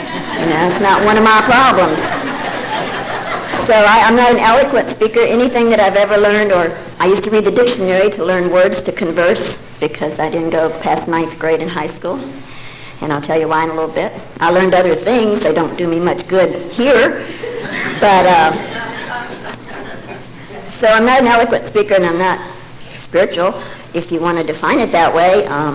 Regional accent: West Virginia, United States; So I'm from West by God, Virginia. That was one strike against me right there. And I live back in a holler, way back in a holler.

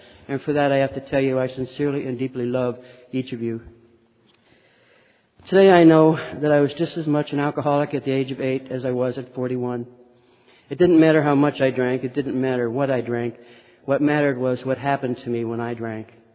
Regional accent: Pittston, Pennsylvania, United States; born there; I was born in Pittston, Pennsylvania, to a very loving, dysfunctional, alcoholic home.

